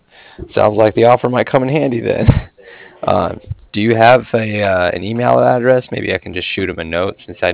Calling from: Cardiff, Wales, United Kingdom; I was calling from Cardiff, and I was calling regarding some financing that was done with Manufacturers and Traders Trust

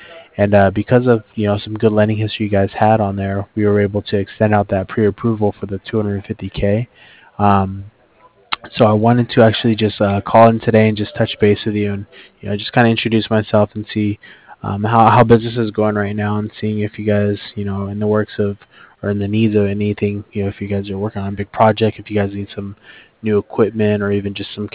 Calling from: Cardiff, Wales, United Kingdom; Mike, I'm calling over from Cardiff.

